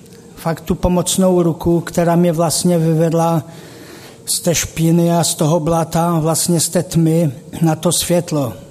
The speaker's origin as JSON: {"language": "Czech", "town": "Třinec", "region": "Moravian-Silesian Region", "country": "Czechia", "lives_now": "Hradek, Czechia", "said": "pocházím z Třince a teď momentálně bydlím v Hradku, kde jsou už asi tak půl roku."}